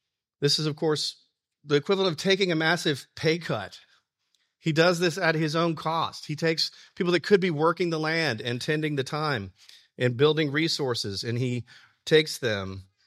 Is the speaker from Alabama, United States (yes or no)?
yes; Alabama, United States; I'm from Alabama, and I was driving kind of out in the boondocks near a friend's house